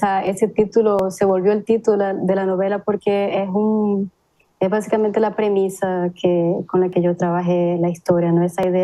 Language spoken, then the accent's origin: Spanish; Maracaibo, Zulia, Venezuela; accent: Maracucho; yo soy de Maracaibo.